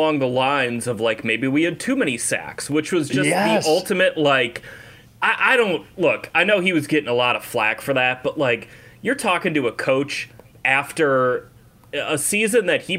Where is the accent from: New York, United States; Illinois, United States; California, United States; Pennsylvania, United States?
Illinois, United States; Listen, Jimmy Garoppolo and I are, we're both from the Chicago suburbs.